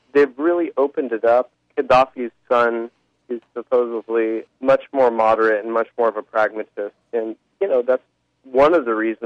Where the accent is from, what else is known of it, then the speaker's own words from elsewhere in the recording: California, United States; I'm from Southern California, and I grew up surfing